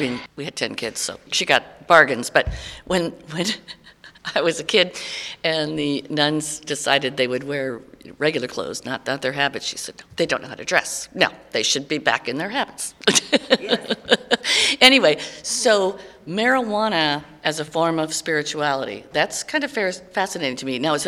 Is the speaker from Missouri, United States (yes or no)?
no; Iowa, United States; now in California, United States; We grew up in Iowa, not California, but we moved here later.